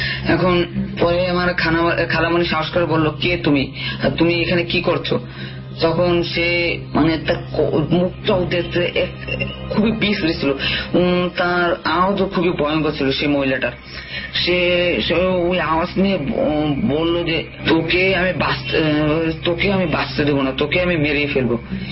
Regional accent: Barisal, Barisal Division, Bangladesh; আমার গ্রামের বাড়িটা বরিশালে, কিন্তু বরিশালে কোন জায়গায় সেটা আমি বললাম না।

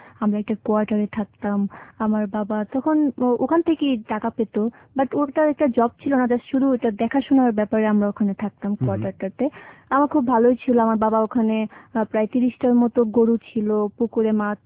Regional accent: Gazipur, Dhaka Division, Bangladesh; born there; জন্ম হচ্ছে গাজীপুরে।

